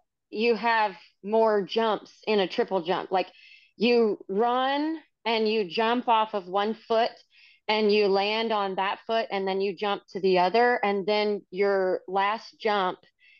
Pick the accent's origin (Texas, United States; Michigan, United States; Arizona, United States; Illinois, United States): Texas, United States; La Arena; I'm from La Arena, Texas.